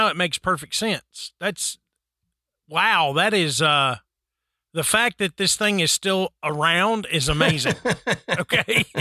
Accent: United States; because you know, I'm an American, I think of what is around me.

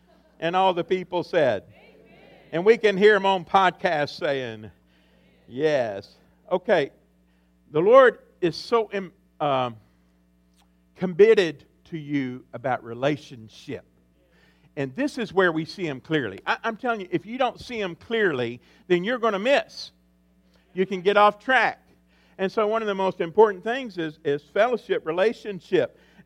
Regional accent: Texas, United States; Now, back where I was raised in Deep East Texas, behind the green curtain, in Deep East Texas

